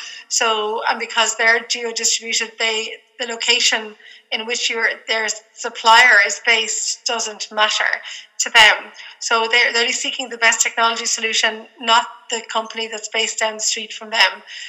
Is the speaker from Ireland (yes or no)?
yes; Wexford, Leinster, Ireland; also born or lived in Dublin; Oh, I'm originally from Wexford and went up to Dublin, like most country people, to go to university.